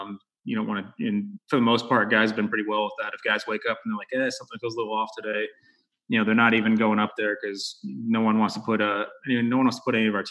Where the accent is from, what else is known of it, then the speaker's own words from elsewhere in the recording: Texas, United States; growing up in Texas, obviously I played football.